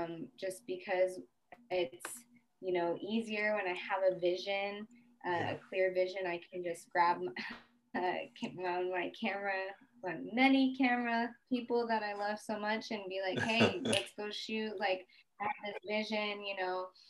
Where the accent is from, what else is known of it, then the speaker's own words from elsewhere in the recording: Denver, Colorado, United States; moved away; And I am originally from Ute, Cheyenne, Arapaho, Sioux territories, which is so-called Denver, Colorado. Grew up there, born and raised